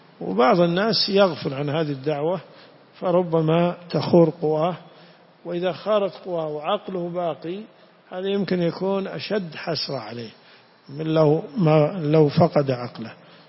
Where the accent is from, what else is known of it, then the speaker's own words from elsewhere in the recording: Najd, Saudi Arabia; ولذلك في دعوة عند العوام عندنا بنجد